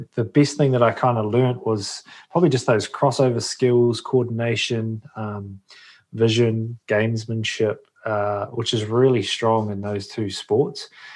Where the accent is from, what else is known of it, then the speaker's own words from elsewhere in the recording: New Zealand; So I grew up in New Zealand, which is rugby mad. It's a religion. We all play it. We all grow up watching the All Blacks